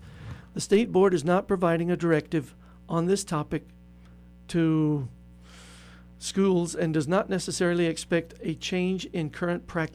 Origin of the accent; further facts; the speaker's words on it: South Carolina, United States; And let me tell you, I grew up in South Carolina, and when I was a boy, I remember going to the Woolworth store or any of those dime stores downtown